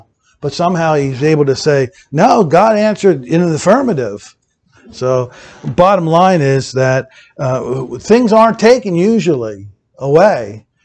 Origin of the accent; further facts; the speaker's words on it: Philadelphia, Pennsylvania, United States; He had his little shop in the basement in Philly. See, we're from Germantown area